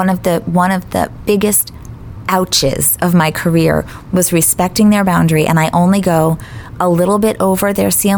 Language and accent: English; Beverly, Massachusetts, United States; now in Cape Coral, United States; So a lot of times coming from up north where I'm from, I did the research once. You can fit my hometown of Beverly all the way with every town in between to Boston